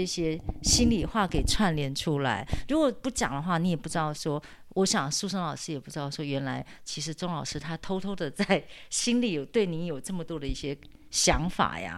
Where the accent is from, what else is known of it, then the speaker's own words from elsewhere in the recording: Sanxing, Yilan County, Taiwan; 我们是宜兰三星